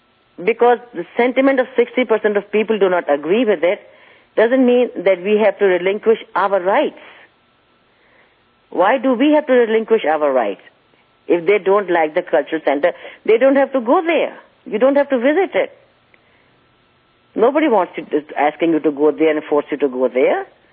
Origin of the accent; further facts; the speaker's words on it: United States; To me, it's asking give up my rights as an American, and I don't think I am willing to do that.